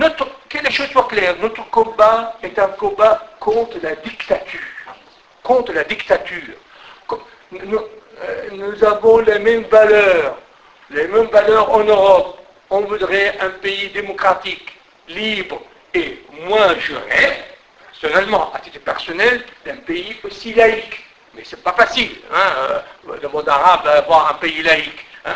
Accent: Homs, Homs Governorate, Syria; Moi, je suis originaire de Homs. Ma propre maison a été bombardée.

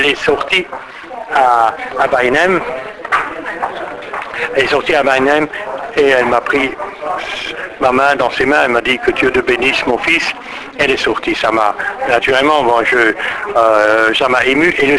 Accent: Constantine, Constantine Province, Algeria; moi je suis de Constantine, et c'est pas du flan quand ce que je dis.

